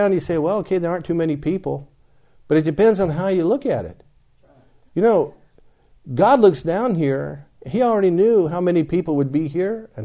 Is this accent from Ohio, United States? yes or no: yes; Dayton, Ohio, United States; I'm from Dayton, Ohio, but the Miami River runs through Dayton, so the region is referred to as the Miami Valley.